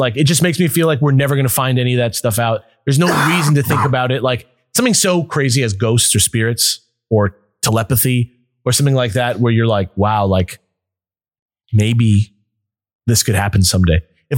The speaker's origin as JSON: {"language": "English", "country": "United States", "said": "I'm American. And as an American person who like reads the news every day."}